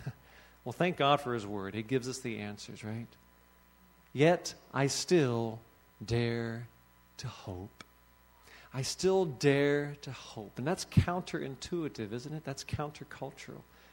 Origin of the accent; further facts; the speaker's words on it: Cincinnati, Ohio, United States; And so I grew up there in Cincinnati.